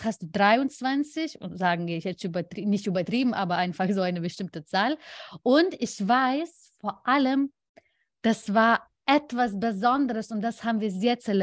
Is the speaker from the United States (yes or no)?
yes; New York, United States; German is a second language; wenn in meiner Heimatstadt in New York, meine, waren im Norden, wenigstens in diesem Region, eine der besten Secondhand-Läden.